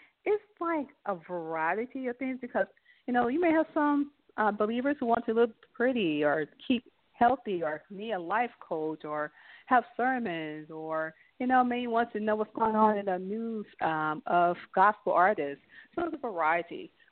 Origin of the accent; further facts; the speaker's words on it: St. Louis, Missouri, United States; I am from St. Louis, Missouri.